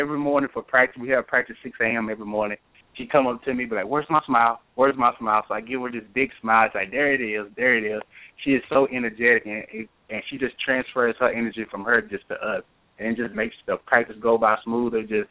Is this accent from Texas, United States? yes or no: no; Stamps, Arkansas, United States; Stamps, Arkansas, it's a very small town where I grew up at. At the max, we have maybe 1,500 people. So in my community, everyone knew everyone, basically.